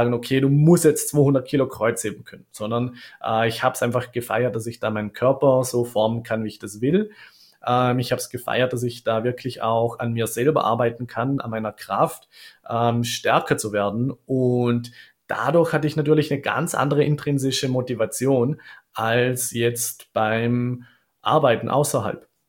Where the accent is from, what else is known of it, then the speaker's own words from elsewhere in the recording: Austria; Und als Österreicher ist es halt auch so eine Einstellung, die ich bei vielen sehe im Beruf